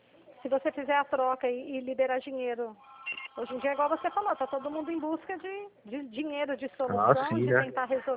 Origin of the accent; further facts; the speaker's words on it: Dracena, São Paulo, Brazil; Eu sou da cidade de Dracena, São Paulo.